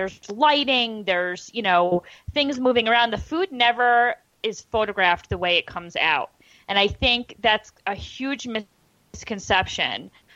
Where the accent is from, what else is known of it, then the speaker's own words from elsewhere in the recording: Syracuse, New York, United States; I grew up in Syracuse